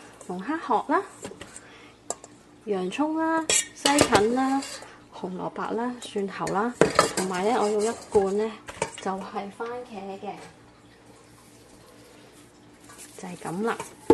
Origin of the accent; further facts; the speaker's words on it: Canada; 咁加拿大，我係加拿大人啦